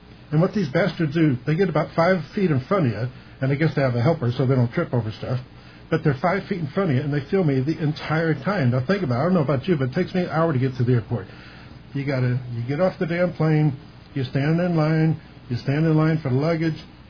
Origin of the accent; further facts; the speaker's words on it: Missouri, United States; I'm from Missouri.